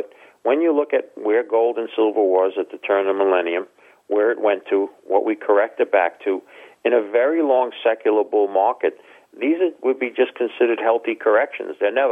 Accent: United States; I have advocated, and as I've told others as an American

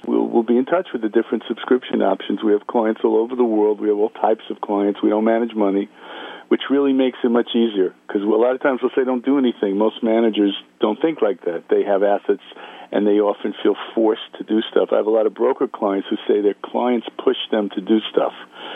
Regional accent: New York, United States; I'm a kid from the Bronx.

